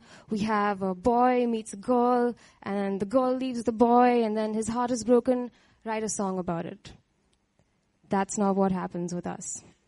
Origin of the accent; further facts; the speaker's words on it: Chennai, Tamil Nadu, India; Now, I'm not from Mumbai. I'm actually from Chennai. I grew up with a very doting, supportive family.